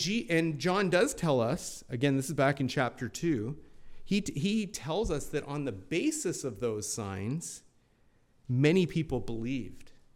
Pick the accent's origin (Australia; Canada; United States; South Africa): Canada; Binbrook, Ontario; when I go to Binbrook, that's my hometown in southern Ontario, when I go to Binbrook, they give me noogies and they call me